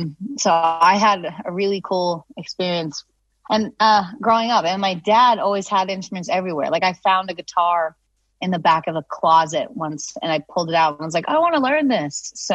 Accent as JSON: {"language": "English", "town": "Nantucket", "region": "Massachusetts", "country": "United States", "tie": "born or raised there", "said": "It was cool. It was definitely like different than a lot of my friends, but I grew up and I was in choir and I was in band and I was in jazz band"}